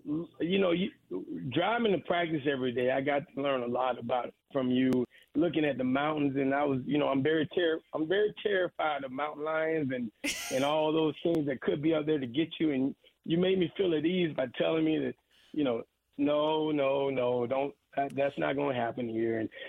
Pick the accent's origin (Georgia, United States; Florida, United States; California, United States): Florida, United States; Gainesville; But yeah, I grew up in Gainesville, and then I went to University of Miami.